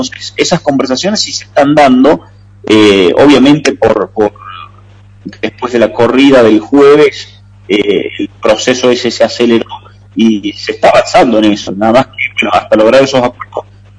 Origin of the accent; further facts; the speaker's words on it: Argentina; como argentino, estoy hablando